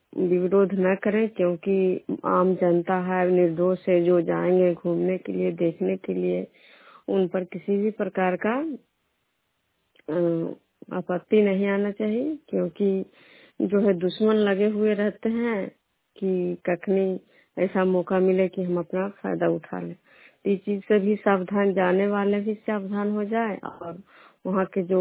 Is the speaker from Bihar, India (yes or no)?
yes; Bihar, India; Programme खजरा पंचायत नालंदा से, मैं नौसा प्रखंड के निवासी हूँ।